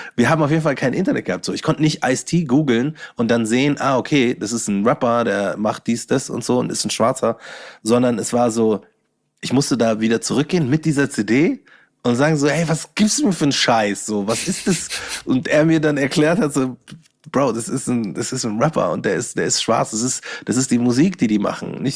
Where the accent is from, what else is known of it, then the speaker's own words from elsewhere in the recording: Bavaria, Germany; ich bin ein Bayer